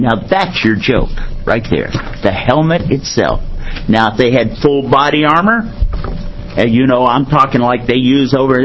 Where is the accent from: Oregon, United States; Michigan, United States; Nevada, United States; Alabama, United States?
Oregon, United States; Myrtle Creek; I'm from Myrtle Creek, Oregon.